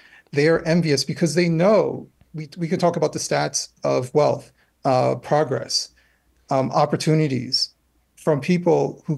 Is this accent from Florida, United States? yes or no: no; Detroit, Michigan, United States; born there; also born or lived in New Jersey; We moved a lot. I was born in Detroit, but I've lived in four states before the age of 18. But I tell people from New Jersey. I've lived in Jersey for 20 plus years.